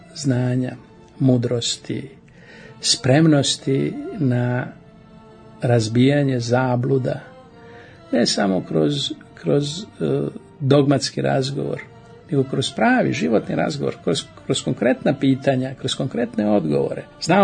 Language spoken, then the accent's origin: Serbian; Serbia; I ja sam neki Srbin negde na svetu